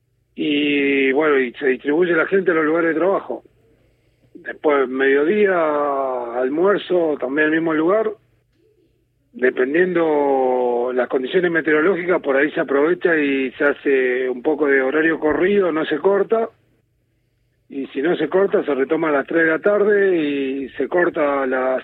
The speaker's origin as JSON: {"language": "Spanish", "town": "Río Gallegos", "region": "Santa Cruz", "country": "Argentina", "said": "vos que decías que soy de Río Gallego, te imaginás, conocés el tema del viento"}